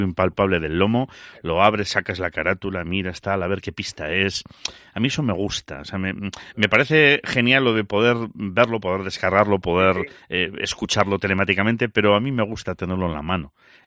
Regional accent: Galicia, Spain; Y llega un momento en que lo oyes en Galicia, en mi tierra natal, es especialmente llamativo

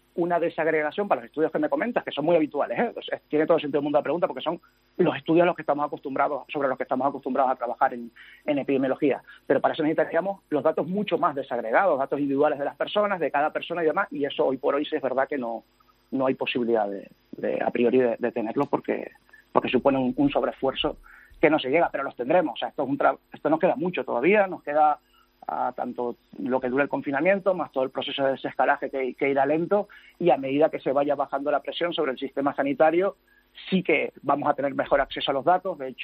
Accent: Canary Islands, Spain; yo soy canario

